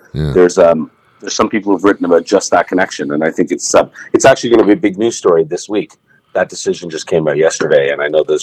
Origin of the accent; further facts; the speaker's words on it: Canada; now in New York, United States; So I'm a Canadian originally, but I actually live in the U.S. right now.